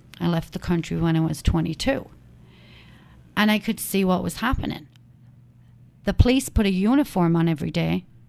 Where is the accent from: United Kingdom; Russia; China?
United Kingdom; England; When I was growing up in England, but I was, you know, a kid. I'll say a kid. It was like I was around about 10 years old.